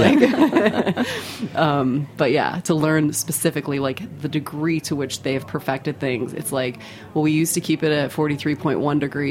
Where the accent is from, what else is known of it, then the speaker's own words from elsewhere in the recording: United States; I'm American and I'm a fermenter.